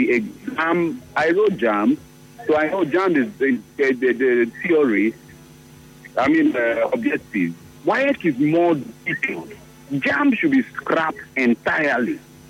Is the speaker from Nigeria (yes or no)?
yes; Nigeria; I am Nigerian and I have national ID card